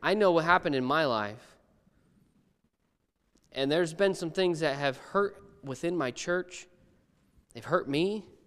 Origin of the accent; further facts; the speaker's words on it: United States; I'm from the States, but I'm pretty sure the States and in Canada, they're the same thing.